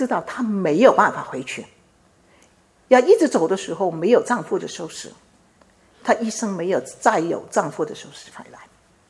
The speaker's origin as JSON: {"language": "Chinese", "region": "Guangdong", "country": "China", "said": "我们潮州人说四点金"}